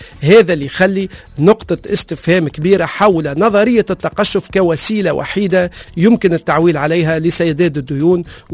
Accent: Tunisia; تشبه للمشاكل اللي عندنا في تونس

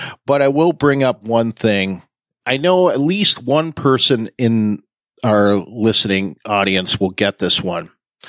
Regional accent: Windsor, Ontario, Canada; particular commercial played for at least 20 years growing up, listening to the Detroit stations, in my hometown of Windsor, which is across the border.

